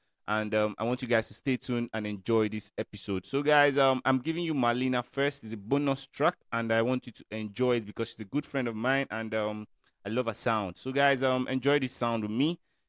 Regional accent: Delta, Nigeria; I'm actually from Delta State, Nigeria.

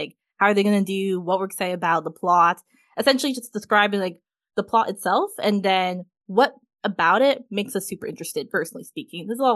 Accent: Canada; I'm a Canadian. I don't know what's going on over there.

